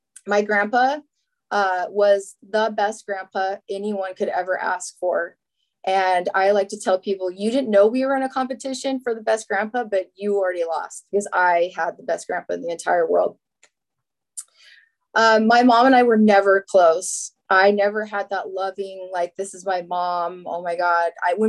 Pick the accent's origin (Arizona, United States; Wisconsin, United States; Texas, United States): Arizona, United States; Phoenix; born there; I was born in Phoenix, Arizona.